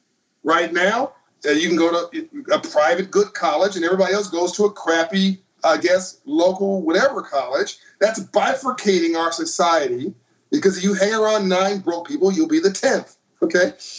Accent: Compton, California, United States; I grew up in Compton, California. The only skyscraper in Compton, Dan, was the courthouse.

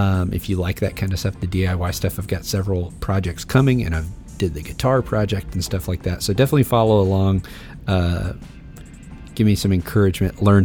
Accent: Kentucky, United States; he's from West Virginia and I'm from Kentucky and we both talk slow.

